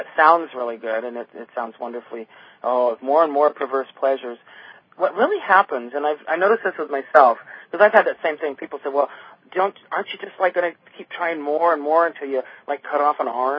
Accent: Idaho, United States; I would have never dreamed growing up in Idaho that I would be here, ever.

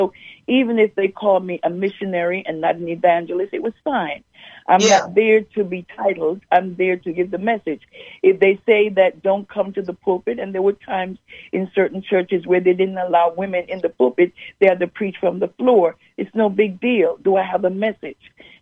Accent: Harlem, New York, United States; I was raised in Harlem. Well, I went to church in Harlem

